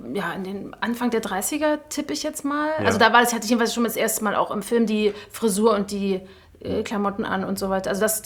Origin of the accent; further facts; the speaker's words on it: Berlin, Germany; Ich bin eben auch Berlinerin, das stimmt.